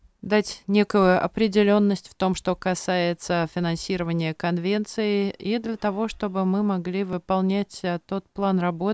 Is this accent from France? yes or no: yes; France; Я сама из Франции